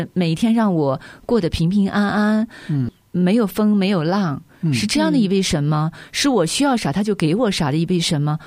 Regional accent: China

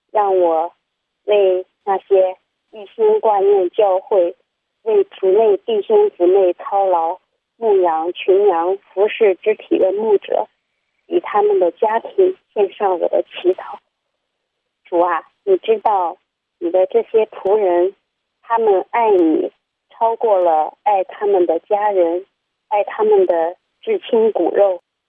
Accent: Shaanxi, China; 我是陕西的

